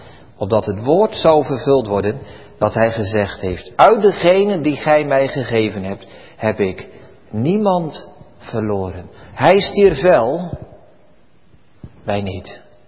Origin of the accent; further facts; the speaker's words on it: Barneveld, Gelderland, Netherlands; U weet, ik ben opgegroeid in Barneveld.